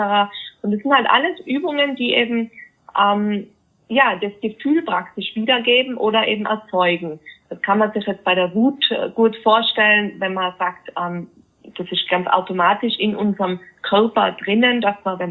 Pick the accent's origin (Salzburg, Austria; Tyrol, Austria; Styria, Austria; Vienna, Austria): Tyrol, Austria; Innsbruck; ich komme ja aus Innsbruck, Österreich, wie du schon selber gesagt hast.